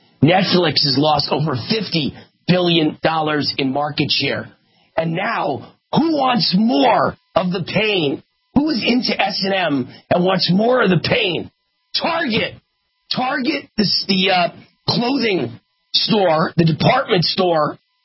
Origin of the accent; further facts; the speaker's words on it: New York City, New York, United States; also born or lived in Hollywood; I come from New York City. I come from Hollywood, where I was a big game show host and a talk show host and an anchor man.